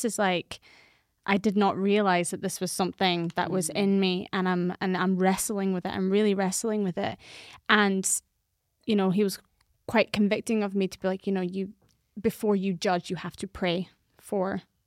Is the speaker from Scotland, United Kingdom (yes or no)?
yes; Scotland, United Kingdom; also born or lived in Wales; I've grown up in the UK, in a, like, you know, born in Wales, raised in Scotland, parents are English. Have some Irish.